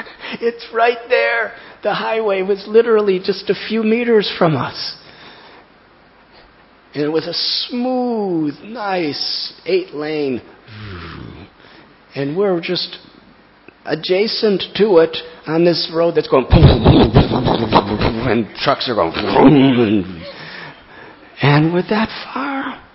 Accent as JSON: {"language": "English", "town": "Mumbai", "region": "Maharashtra", "country": "India", "said": "I'm from Mumbai, I don't know the roads here. Actually, I don't even know the roads in Mumbai."}